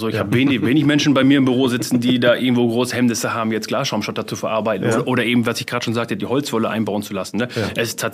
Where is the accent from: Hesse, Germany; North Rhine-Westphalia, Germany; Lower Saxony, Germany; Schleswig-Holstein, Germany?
Lower Saxony, Germany; in Ostfriesland geboren, habe hier meine Schule gemacht